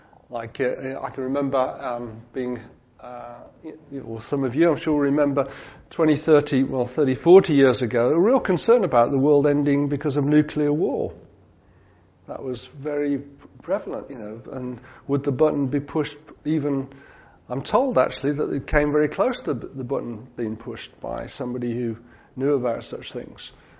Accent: Gloucester, South West England, United Kingdom; I'm from Gloucester.

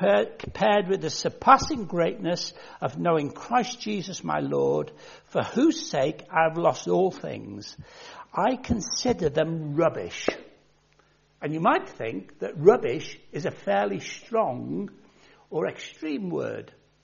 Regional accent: Birkenhead, North West England, United Kingdom; born there; I was born in Birkenhead. Great place.

